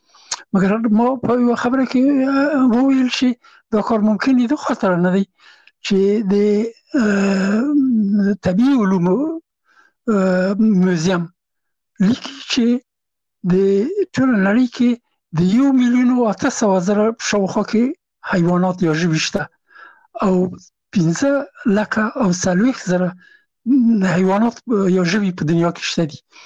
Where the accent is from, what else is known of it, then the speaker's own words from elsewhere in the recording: Afghanistan; زه هم افغان یم